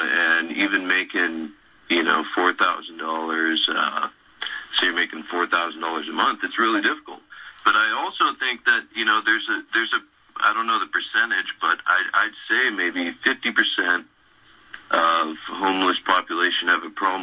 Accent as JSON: {"language": "English", "town": "Santa Cruz", "region": "California", "country": "United States", "tie": "born or raised there", "said": "because I grew up in Santa Cruz"}